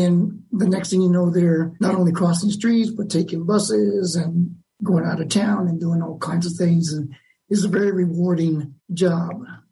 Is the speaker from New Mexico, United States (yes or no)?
yes; New Mexico, United States; now in Austin, United States; I am originally from New Mexico, and I worked at the Commission for the Blind of New Mexico in a little town called Alamogordo, New Mexico.